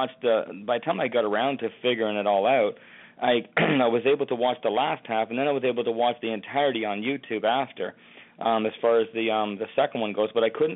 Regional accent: Canada; You know, I'm from Canada originally

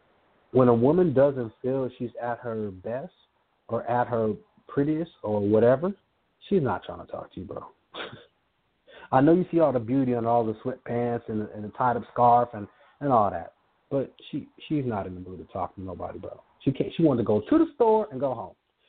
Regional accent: Los Angeles, California, United States; also born or lived in Inglewood; So, growing up in Inglewood, I was born in Inglewood. I grew up in Los Angeles.

